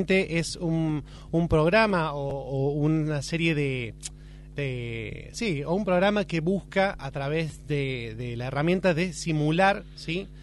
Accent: Córdoba, Argentina; born there; now in Buenos Aires, Argentina; En Córdoba capital y nací allá y me vine hace 9 años para hacer música acá

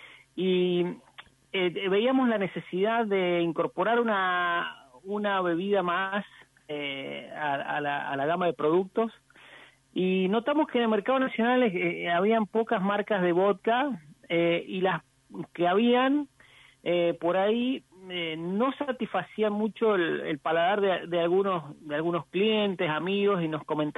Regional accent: San Juan, Argentina; Realmente nosotros somos de San Juan y nuestro primer mercado es el público sanjuanino.

